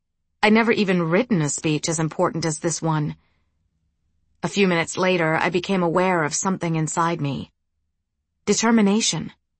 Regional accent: Horizontina, Rio Grande do Sul, Brazil; When I was growing up in Orizontina, there were six of us girls at the dinner table.

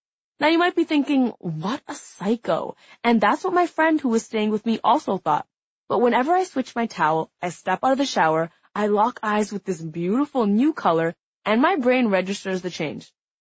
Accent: Toronto, Ontario, Canada; moved away as an adult; now in Los Angeles, United States; Moving from my hometown Toronto to a place like LA was really terrifying

